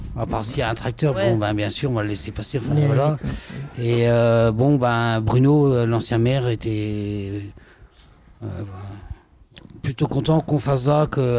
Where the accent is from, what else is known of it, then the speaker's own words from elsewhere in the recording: Plourin-lès-Morlaix, Brittany, France; now in Locmélar, France; Je suis natif de Plourin-les-Morlaix.